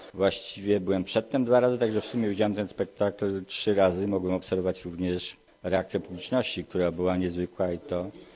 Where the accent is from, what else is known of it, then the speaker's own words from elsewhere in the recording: Warsaw, Masovian Voivodeship, Poland; ja też jestem z pokolenia powojennego. Sam uczestniczyłem w wydarzeniach marcowych pod Uniwersytetem w Warszawie, jestem warszawiakiem